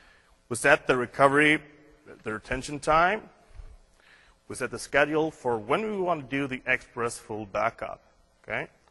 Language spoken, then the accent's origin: English; Sweden; Like me and Mike, we're from Europe. He's from Belgium, and I'm from Sweden.